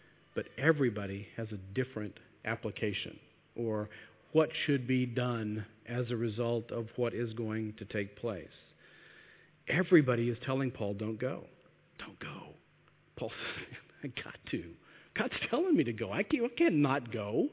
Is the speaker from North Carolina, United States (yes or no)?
no; Texas, United States; I grew up in Texas, and you know, in the summertime, it's really hot.